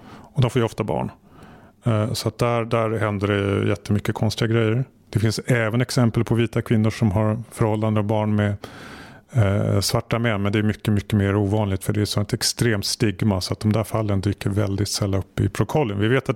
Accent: Sweden; om jag som svensk skulle gå och sätta mig i en tingsrätt i Stockholm och sitta där några dagar

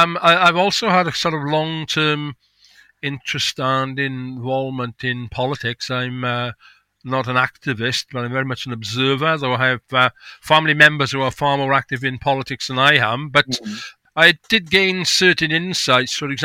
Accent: Wales, United Kingdom; born there; I was born in Wales. I live in Wales. It's a giveaway straight away with my accent.

